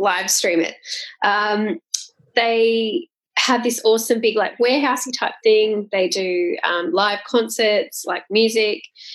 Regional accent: Sydney, New South Wales, Australia; also born or lived in Melbourne; now in Gold Coast, Australia; So I am originally from Sydney, have lived in Melbourne, love them, but for the stage of life that we're at, it's really suits us.

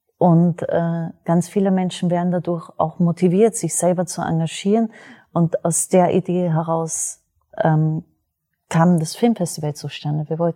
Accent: Austria; Ich selber bin Österreicherin

